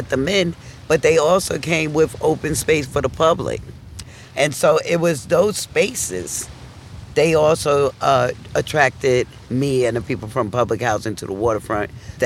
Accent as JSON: {"language": "English", "town": "Brooklyn", "region": "New York", "country": "United States", "tie": "born there", "said": "I'm a Brooklyn born person. I was born in Coney Island."}